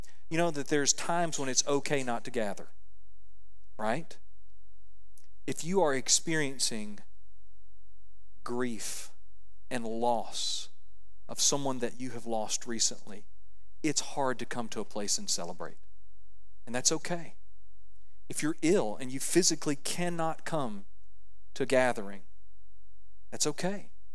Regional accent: Panama City, Florida, United States; You know, I grew up in Panama City, Florida. My family is all from Alabama.

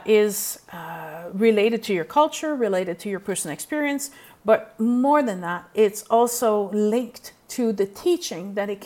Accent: Canada; I'm from Canada, so even in Canada, we have multiple tribes.

